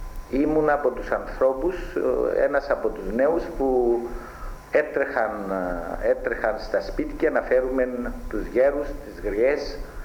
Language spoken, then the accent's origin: Greek; Lagoudera, Nicosia District, Cyprus; Γεννήθηκα στα Λαγουδερά στις 5 του Αυγούστου το 1931.